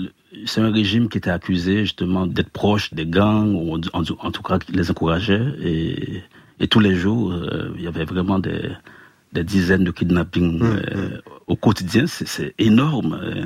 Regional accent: Haiti; quand on est haïtien, on se réveille un matin, on apprend cette nouvelle

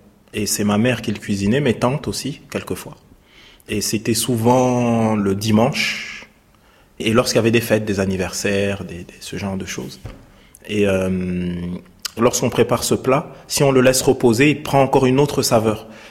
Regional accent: Strasbourg, Grand Est, France; J'ai grandi au Neuf, à Strasbourg. Mais ça me ramène aussi à mes racines africaines, mes racines congolaises.

